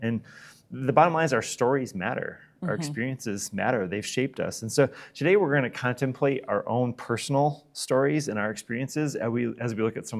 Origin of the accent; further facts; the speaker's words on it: Michigan, United States; I'm from West Michigan. I'm Dutch. I grew up in the Christian Reformed.